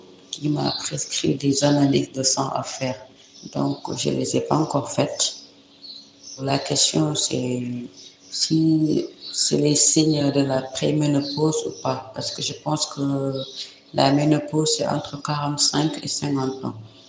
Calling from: Dakar, Senegal; Je suis sénégalaise, je suis à Dakar. J'ai 46 ans

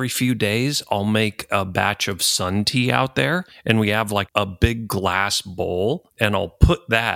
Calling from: Palm Springs, California, United States; I am still in lovely Palm Springs, California.

